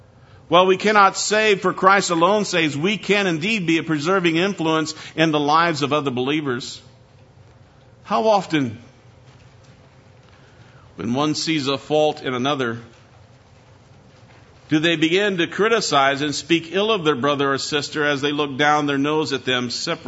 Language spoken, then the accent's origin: English; Iowa, United States; I'm just from Iowa, so give me a little room here.